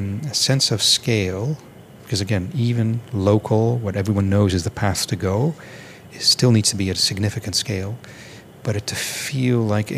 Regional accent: Netherlands; I come from the Netherlands where I just don't understand why you would need it.

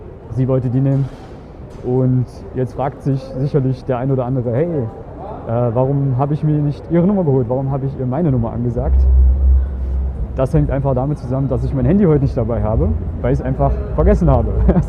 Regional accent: Germany; Ich bin aus Deutschland ursprünglich

